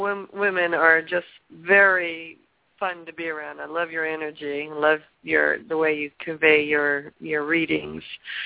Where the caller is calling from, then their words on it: California, United States; from California.